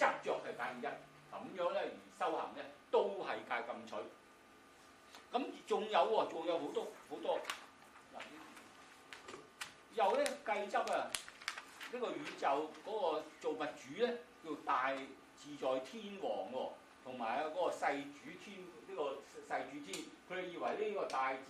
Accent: China; 咁我中國人咧就唔係喎，就狗我食喎，中國人。

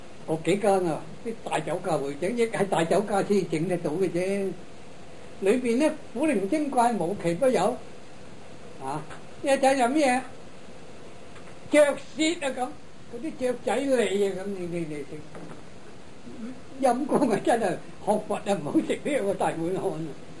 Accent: Shunde, Guangdong, China; 我係順德人啦，都喺順德人，

